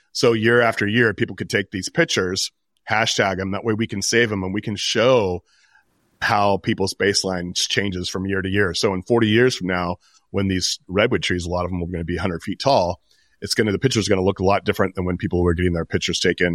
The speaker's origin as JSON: {"language": "English", "region": "California", "country": "United States", "tie": "born or raised there", "said": "And you know, growing up in the Bay Area of California gave me a lot of unique perspectives on several different fronts."}